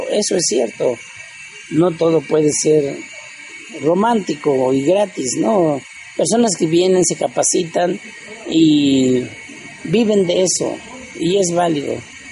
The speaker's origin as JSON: {"language": "Spanish", "country": "Mexico", "said": "y eso refuerza nuestra identidad como mexicanos, nos da identidad como nación"}